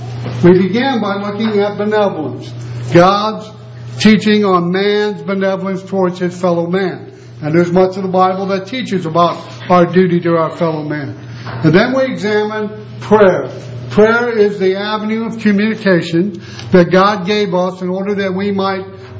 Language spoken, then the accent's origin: English; United States; But I know they're not because I'm an American. They're because I'm a Christian